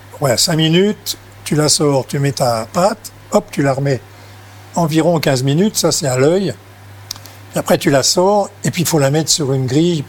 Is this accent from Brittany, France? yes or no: no; Paris, Île-de-France, France; born there; Moi, je suis parisien essentiellement. Je suis né à Paris, mais ma mère est de la région d'Orléans, donc de la Sologne.